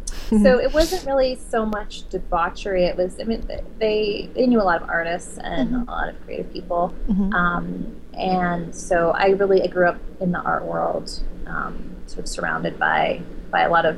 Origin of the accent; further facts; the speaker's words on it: New York City, New York, United States; I did grow up in the East Village, yes, St. Mark's Place.